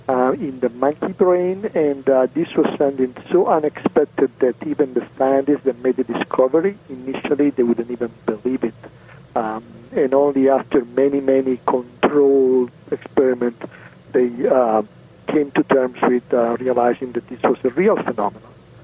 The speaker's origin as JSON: {"language": "English", "country": "Italy", "accent": "Italian", "second_language": "English", "moved": "as an adult", "said": "at some point when I moved from Italy, you can guess I'm Italian from my accent."}